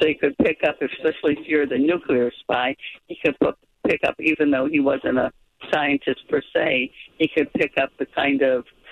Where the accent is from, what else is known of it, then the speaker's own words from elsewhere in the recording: Detroit, Michigan, United States; Well, I'm a big baseball fan. I grew up in Detroit. My father brought us up as a baseball fan.